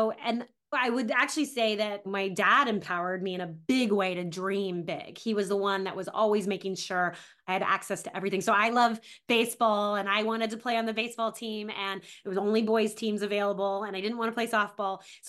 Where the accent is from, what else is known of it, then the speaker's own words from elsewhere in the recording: Colorado Springs, Colorado, United States; So I was in Colorado Springs, which is just like one of those towns that feels like it's perfect to raise a kid in, type of thing.